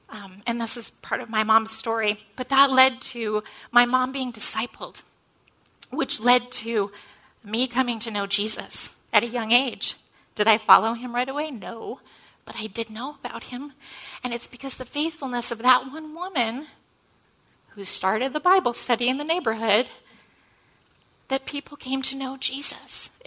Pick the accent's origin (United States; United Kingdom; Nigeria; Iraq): United States; Michigan; a recent trip that I took back to my hometown in Michigan.